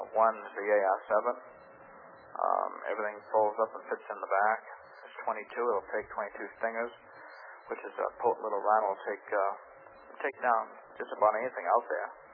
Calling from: Massachusetts, United States; I'm from Massachusetts up here, and I happen to be a firearm dealer

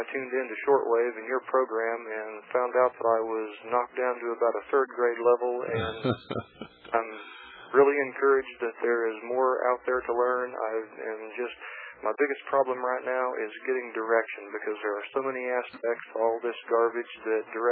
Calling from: Kansas, United States; And I'm calling from Kansas, by the way.

